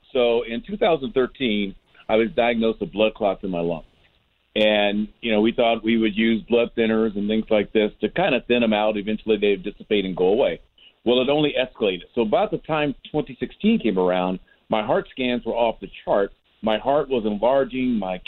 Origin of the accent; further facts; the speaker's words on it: Los Angeles, California, United States; There was a store called TGNY, and I grew up in Los Angeles.